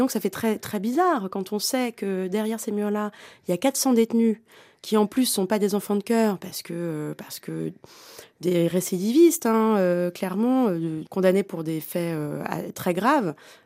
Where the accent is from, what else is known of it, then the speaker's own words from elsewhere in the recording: Beauvais, Hauts-de-France, France; Moi, je suis originaire de Beauvais, en Picardie.